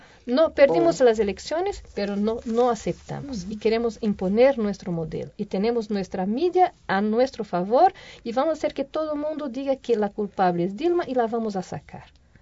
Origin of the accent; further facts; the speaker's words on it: Brazil; Spanish is a second language; Yo, como brasileña, me da pena